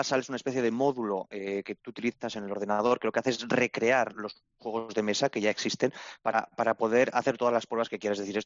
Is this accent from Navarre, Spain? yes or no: yes; Navarre, Spain; Cope Navarra, Alberto y yo somos navarros.